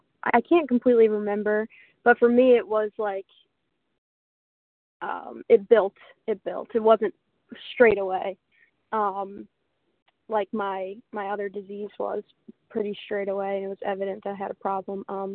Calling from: Philadelphia, Pennsylvania, United States; Yeah, I'm calling from Philadelphia.

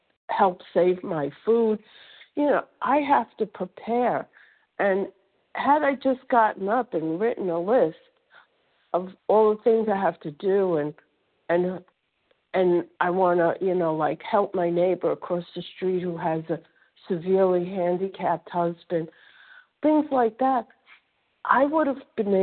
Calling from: Florida, United States; from Florida.

